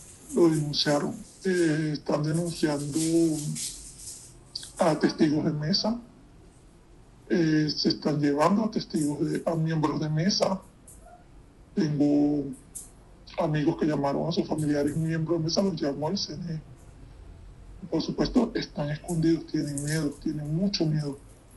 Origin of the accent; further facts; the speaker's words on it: Venezuela; todos nos llamamos en todos los estados, como todo venezolano, tiene familia en cada estado